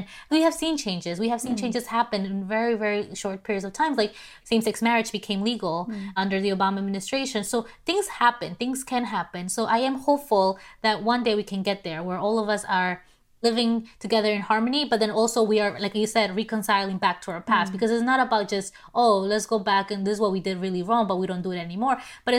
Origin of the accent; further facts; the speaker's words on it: Peru; You know, I am from Peru, so 90% of us are of indigenous blood or descent.